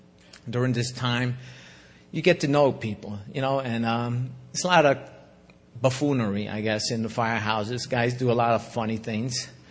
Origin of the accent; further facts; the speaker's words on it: Bronx, New York, United States; born there; I was born in the South Bronx